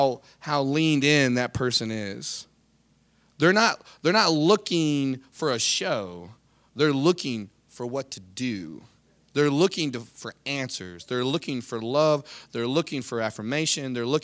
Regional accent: Houston, Texas, United States; I grew up very unchurched in Houston, Texas.

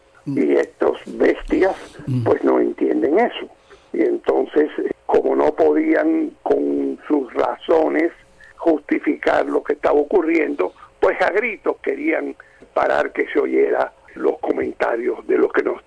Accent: Cuba; moved away; muchas personas como nosotros pues nos fuimos de Cuba.

